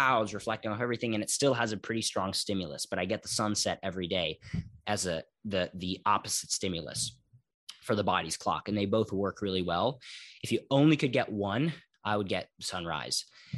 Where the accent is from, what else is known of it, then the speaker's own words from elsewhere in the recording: Philadelphia, Pennsylvania, United States; I grew up in Philadelphia when I learned all this stuff